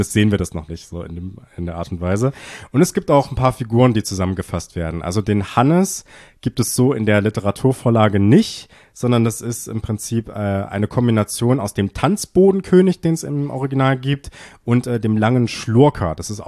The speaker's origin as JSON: {"language": "German", "town": "Erfurt", "region": "Thuringia", "country": "Germany", "said": "wir sind ja beide aus Erfurt hier, oder der Podcast entsteht hier in Erfurt, in Thüringen."}